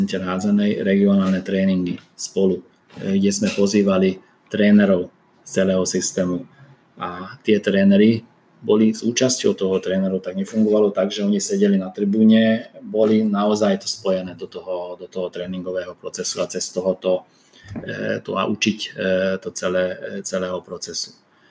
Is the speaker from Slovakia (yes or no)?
no; Hungary; Slovak is a second language; prišiel som ja z Maďarska